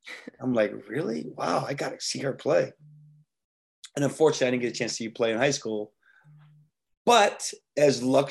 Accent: New York City, New York, United States; So just so you know, I'm from New York City, right? New Yorkers think the world revolves around New York City

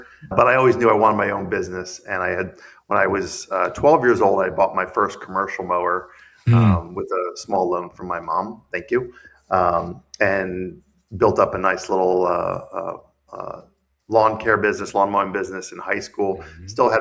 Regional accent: Bethesda, Maryland, United States; I grew up in Bethesda, Maryland, a suburb of D.C. So basically, I'm a Washington, D.C. native.

